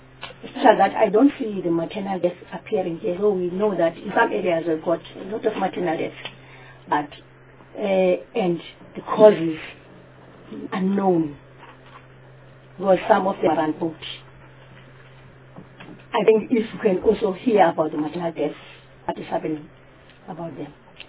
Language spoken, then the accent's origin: English; Eastern Cape, South Africa; I'm from Eastern Cape.